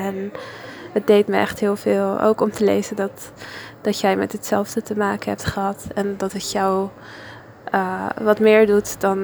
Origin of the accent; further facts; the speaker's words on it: Italy; ik werk in Italië, ik ben Italiaans.